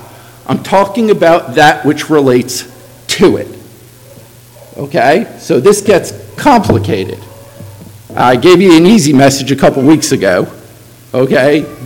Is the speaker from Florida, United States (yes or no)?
yes; Florida, United States; And growing up in Florida, you would have, if you were in school, you would have the opportunity typically to go on field trips over to the Kennedy Space Center.